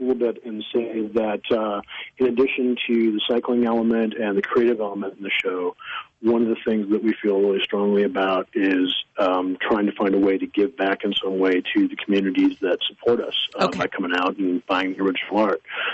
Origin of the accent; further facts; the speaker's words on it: St. Louis, Missouri, United States; a show in St. Louis, which is my hometown, in May.